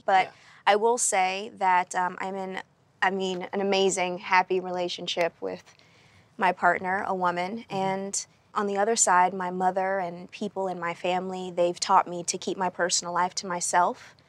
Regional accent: United States; But I do know that my roots are in Louisiana. Mm-hmm. I'm an American

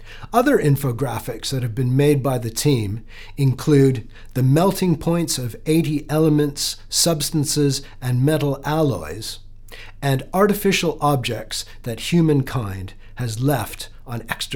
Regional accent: Canada; Well, yeah, maybe a hockey team in Canada, where I'm from, definitely.

